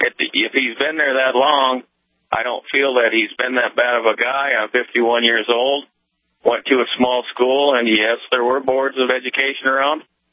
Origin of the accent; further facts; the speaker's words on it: Aberdeen, South Dakota, United States; I grew up in Aberdeen, South Dakota, so I'm an implant.